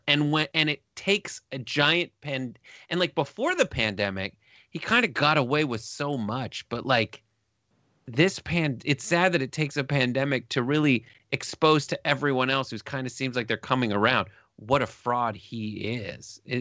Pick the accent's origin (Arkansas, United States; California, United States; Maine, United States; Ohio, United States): California, United States; Los Angeles; as a person, I'm from Los Angeles. I worked at a talent agency as an assistant for a very long time.